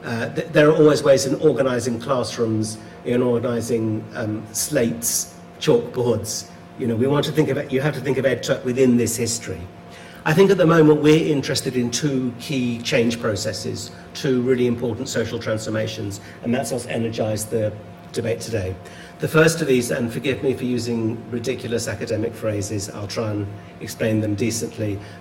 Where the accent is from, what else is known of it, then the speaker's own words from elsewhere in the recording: Australia; accent: Australian; I'm currently based in a university in Australia, as you can tell from my accent